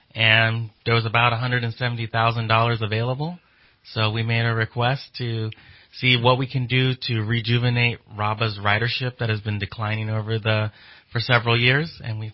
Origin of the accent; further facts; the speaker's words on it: San Jose, California, United States; I'm from San Jose, and I went and visited our transit system while in kindergarten